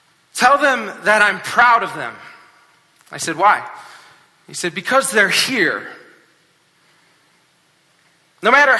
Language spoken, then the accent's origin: English; Saline, Michigan, United States; I'm from Saline, Ann Arbor area, and it spit out, it said it's like about an hour drive.